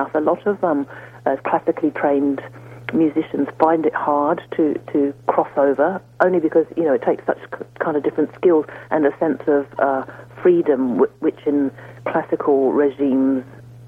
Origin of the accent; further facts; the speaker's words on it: London, United Kingdom; born there; I was born in London in the UK